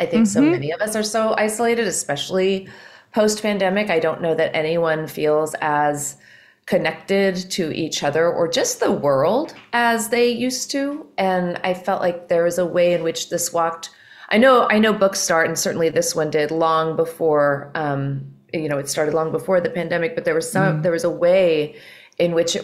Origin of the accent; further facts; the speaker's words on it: New Mexico, United States; I'm from New Mexico and Marie also teaches in New Mexico